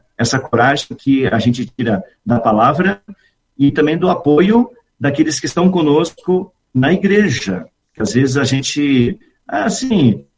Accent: Nova Venécia, Espírito Santo, Brazil; born there; Mas eu nasci no Espírito Santo, numa cidade... Hoje acho que já é uma cidade, mas Vila Pavão, né? Nova Venécia. Nova Venécia era a cidade onde tinha maternidade quando eu nasci lá.

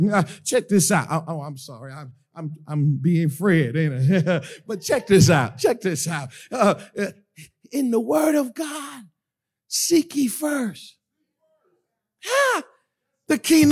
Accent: Fort Lauderdale, Florida, United States; I grew up in Fort Lauderdale, Florida, and we grew up with this singing about the same age the two young fellows that just got baptized.

